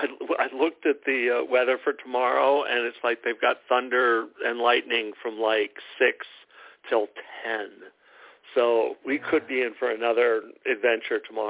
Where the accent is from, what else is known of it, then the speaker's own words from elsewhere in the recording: New York, United States; It's like I'm a New Yorker originally, New York Giants fan